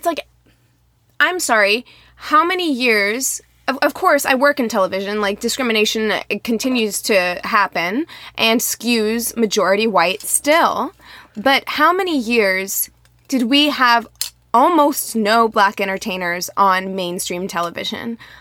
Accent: Las Vegas, Nevada, United States; also born or lived in Missouri; no, we're from the West Coast, and that's how we talk out here, very fast. Whenever I moved to Missouri, my friend Sienna was like, whoa, she couldn't understand me because I came from Las Vegas, and in Missouri, everyone talks much slower.

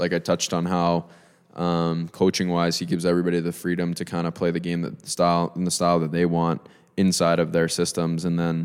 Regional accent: Calgary, Alberta, Canada; I'm from Calgary

